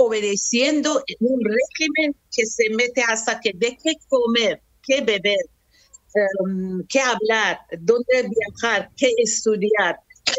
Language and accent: Spanish; Iran; moved away; Tuve que salir de Irán por la situación de total de las mujeres y de todas las personas que vivíamos entonces en Irán, no estábamos contentos y ahora tampoco. Así que tuve que salir de Irán.